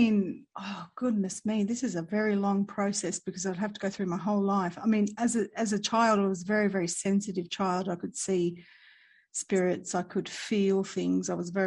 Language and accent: English; Lebanon; because I'm from Lebanon originally.